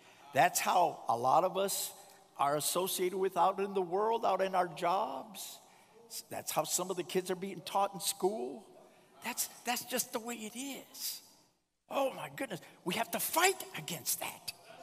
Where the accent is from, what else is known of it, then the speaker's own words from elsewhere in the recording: Saginaw, Michigan, United States; We grew up in Saginaw.